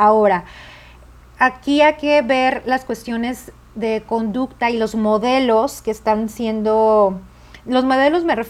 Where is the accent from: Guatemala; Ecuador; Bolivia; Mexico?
Mexico; el comer es para nosotros como mexicanos es todo un ritual, es todo algo cultural.